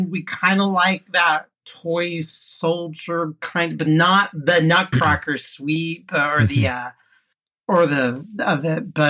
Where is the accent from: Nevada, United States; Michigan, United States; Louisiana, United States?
Nevada, United States; Reno; since I was born and raised in Reno, Nevada.